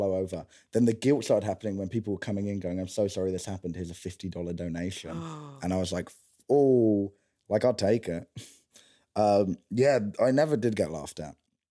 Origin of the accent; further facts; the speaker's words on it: Wallington, London, United Kingdom; I'm from Croydon. Three reasons. One, basically am. Two, nobody knows Wallington.